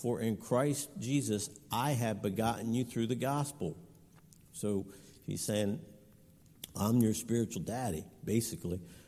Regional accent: Clinton, Maryland, United States; also born or lived in Upper Marlboro / Camp Springs; I grew up in Clinton, Upper Marlboro area, Camp Springs

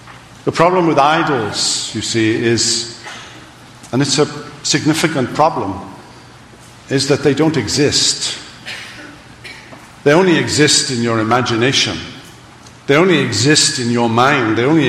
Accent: Wales, United Kingdom; I grew up not in Scotland but in Wales and grew up on a sheep farm.

